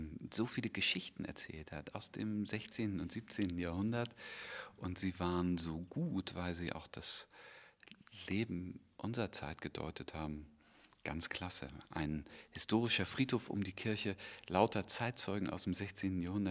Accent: Schleswig, Schleswig-Holstein, Germany; Reinhard von Kirchbach war Pastor und Propst in Schleswig, wo ich groß geworden bin.

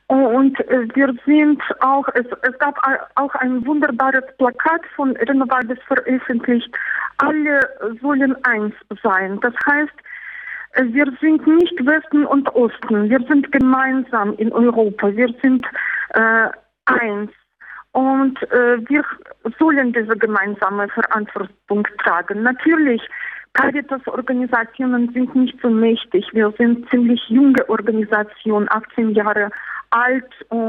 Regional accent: Belarus; Das sind zwei ökologische Probleme, die bei uns in Weißrussland existieren.

